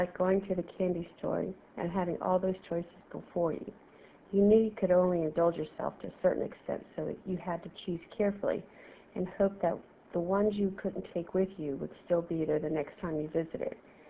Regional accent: Sterling, Virginia, United States; I'm from Sterling, Virginia, and I'm 77 years old.

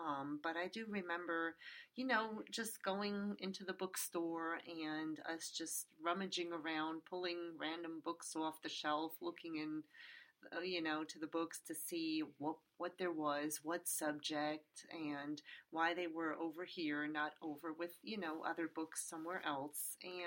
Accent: New York City, New York, United States; Well, I grew up in New York, Midtown Manhattan. Born and raised NYU Medical Center and around the United Nations neighborhood, United Nations area.

